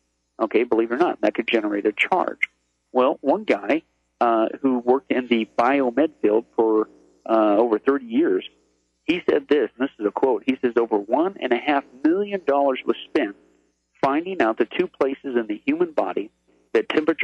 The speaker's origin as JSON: {"language": "English", "region": "Midwest", "country": "United States", "tie": "born or raised there", "said": "like I grew up in the Midwest and always had all these home remedies"}